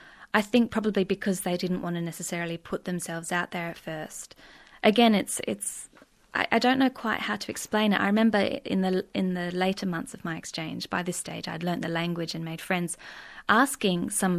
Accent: South Australia, Australia; And I grew up in the Adelaide Hills, which in some ways is quite a small community.

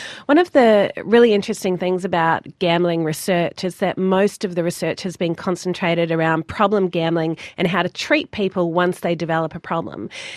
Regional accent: New Zealand; now in Australia; being a New Zealander, this was something that I grew up with as well. I remember as a young girl going to the trots, to the harness racing in Auckland. And what's interesting for me here in Australia

